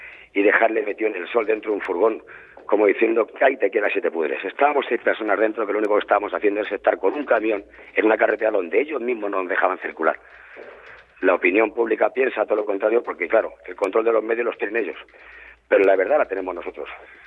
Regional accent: Andalusia, Spain; yo como andaluz que soy

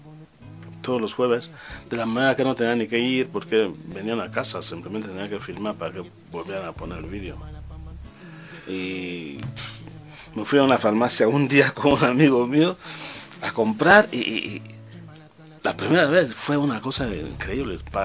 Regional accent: Bangangté, West, Cameroon; yo soy de Bangante, que soy Bamiliké, pero mi ciudad es Bangante.

